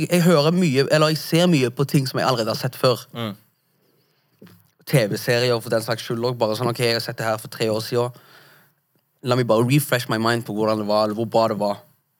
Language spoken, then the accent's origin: Norwegian; Stavanger, Rogaland, Norway; Stavanger. Storhøy Stavanger.